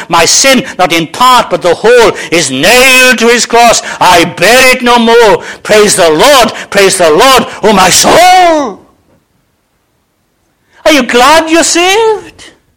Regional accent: Wales, United Kingdom; I'm actually Welsh. And I love being Welsh.

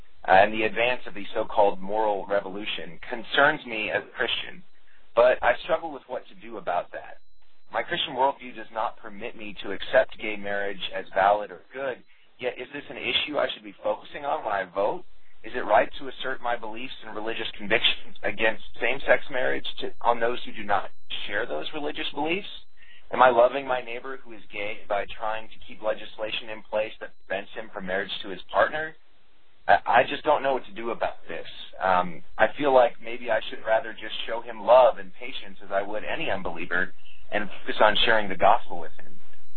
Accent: Dallas, Texas, United States; I'm from Dallas, Texas.

